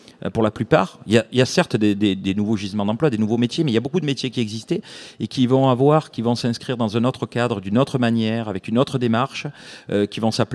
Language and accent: French; Marseille, Provence-Alpes-Côte d'Azur, France; je suis natif de Marseille